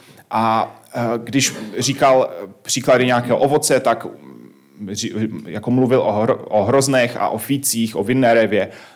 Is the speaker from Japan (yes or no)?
no; Havířov, Moravian-Silesian Region, Czechia; Já jsem z Havířova, což je takové středně menší město